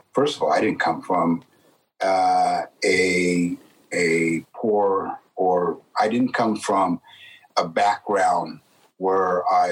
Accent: San Jose, California, United States; I grew up in San Jose, California, 0.2%. Black or people of color, 0.2%.

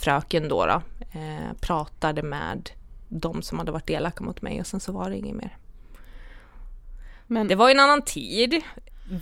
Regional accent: Dalarna County, Sweden; Jag kom ju från Dalarna, jag lyftade till Uppsala, jag lyftade till Hultsfred, jag lyftade till Stockholm, alltså jag var överallt.

